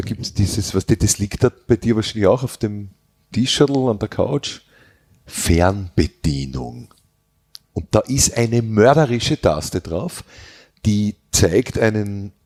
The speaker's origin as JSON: {"language": "German", "region": "Styria", "country": "Austria", "said": "Ich bin Steirer."}